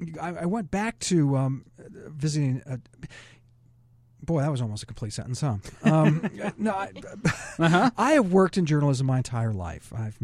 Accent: San Diego, California, United States; also born or lived in Arizona; I'm from San Diego.

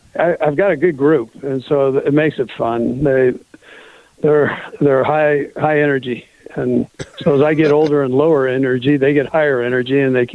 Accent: West Coast, United States; My parents were from the East Coast, so I always joked them. I was raised on the West Coast

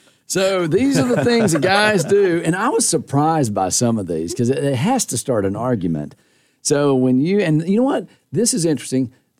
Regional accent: Simpsonville, South Carolina, United States; Yeah, my hometown. 29681. Representing.

